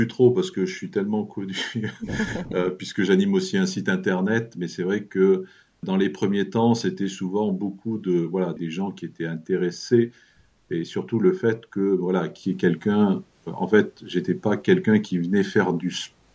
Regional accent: Auvergne-Rhône-Alpes, France; moi je suis un Auvergnat pur et dur, de génération en génération.

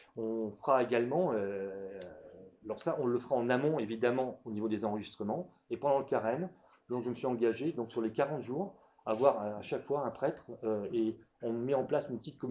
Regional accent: Grand Est, France; Dans un village chez moi en Moselle

